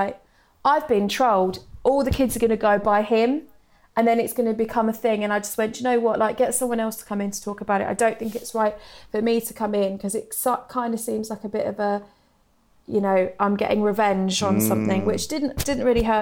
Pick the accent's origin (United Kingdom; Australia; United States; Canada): United Kingdom; East of England; now in London, United Kingdom; Obviously I live in London now, but I'm from Suffolk.